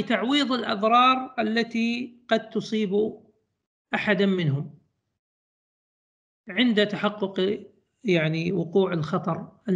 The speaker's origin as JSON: {"language": "Arabic", "country": "Kuwait", "said": "ويسمى التأمين التكافلي كما هو عندنا في الكويت"}